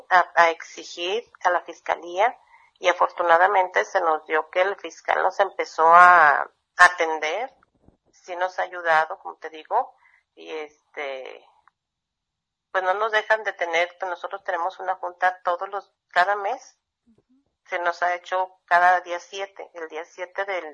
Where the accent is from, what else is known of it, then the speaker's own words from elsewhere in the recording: Guadalajara, Jalisco, Mexico; Yo soy de Guadalajara y mi familia vive en Guadalajara, yo vivo aquí con mis hijos aquí nacieron y con mi esposo, pero toda mi familia vive en Guadalajara.